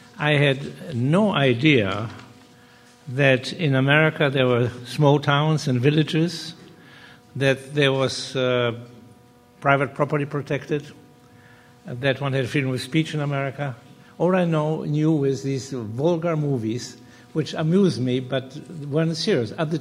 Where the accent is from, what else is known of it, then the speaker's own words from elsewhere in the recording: Poland; English is a second language; moved away; I was born and raised in Poland. And I remember when I was 13 or 14 years old, which would have been 36 or 37